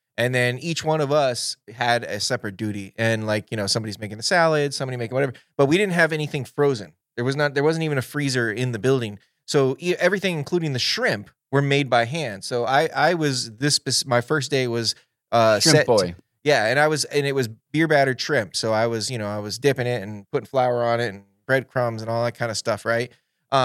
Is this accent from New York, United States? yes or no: no; Jupiter, Florida, United States; the RJ Gators, which was a restaurant that originated where I grew up in Jupiter